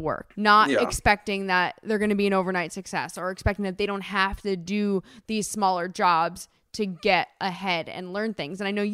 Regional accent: New Jersey, United States; Like, growing up in Jersey, like, I would get the catalog.

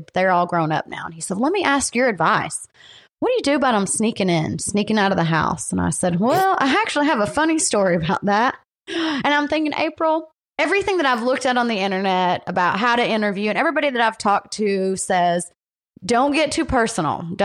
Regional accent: the South, United States; well, I was born and raised in the South. We carry guns around here.

